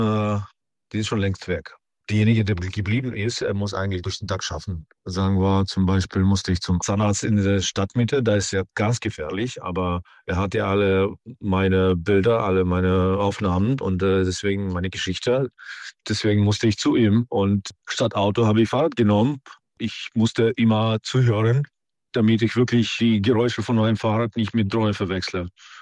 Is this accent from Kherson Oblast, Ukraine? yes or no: yes; Kherson, Kherson Oblast, Ukraine; German is a second language; Tja, in Cherson habe ich mein Haus, in Cherson habe ich meinen Job, ist meine Heimatstadt.